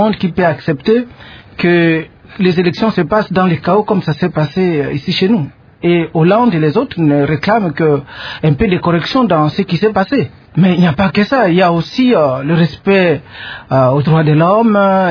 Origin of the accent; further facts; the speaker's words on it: DR Congo; Nous, en tant que Congolais, nous demandons qu'il y ait une justice qui soit établie dans le pays et qui juge les citoyens congolais.